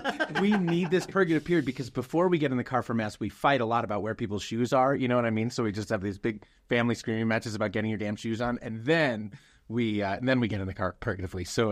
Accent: England, United Kingdom; And I'm an Englishman, you know, obviously this is not a religion for me.

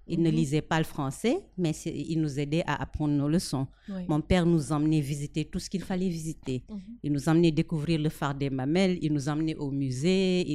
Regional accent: Dakar, Senegal; born there; Alors moi, je suis née à Dakar, c'est vrai, mais je dis toujours je suis née à Dakar, mais dans un village. Ma maison est un village parce que mes parents sont arrivés du village.

